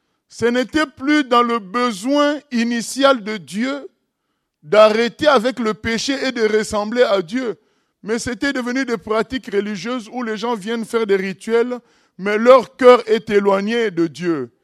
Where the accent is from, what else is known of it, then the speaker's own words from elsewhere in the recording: South Africa; Moi, je viens d'Afrique du Sud